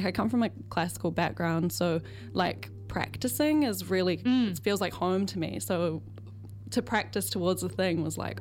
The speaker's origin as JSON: {"language": "English", "country": "Malta", "said": "I'm from Malta, and it's about summers there."}